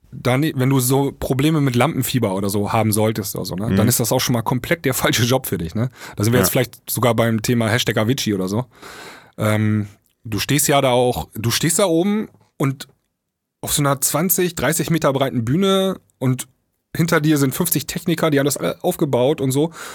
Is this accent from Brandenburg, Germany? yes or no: no; Leer, Lower Saxony, Germany; Nächsten Samstag spiele ich hier in meiner Heimatstadt in Leer.